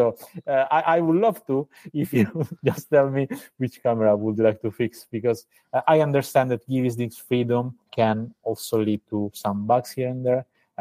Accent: Sicily, Italy; English is a second language; The name comes from, we are from Sicily. Okay. And we are both from Sicily.

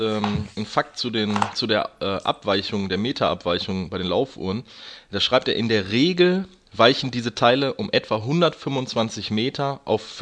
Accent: Wesel, North Rhine-Westphalia, Germany; dann Wesel, meine Heimatstadt

